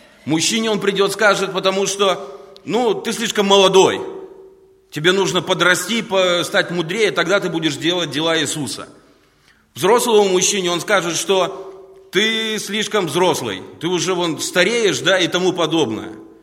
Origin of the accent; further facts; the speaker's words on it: Riga, Latvia; Привет, я из Риги.